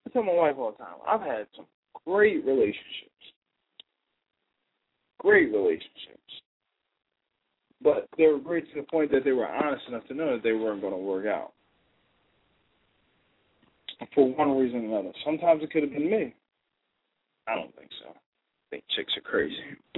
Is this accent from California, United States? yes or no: no; New Jersey, United States; Like, first of all, I'm from New Jersey. I wouldn't even swim in the Atlantic Ocean.